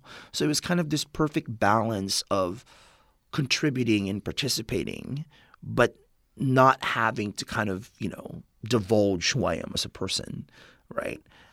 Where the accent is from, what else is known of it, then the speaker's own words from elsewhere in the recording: California, United States; Because, you know, I'm from the Bay Area. I dress like this all the time, right?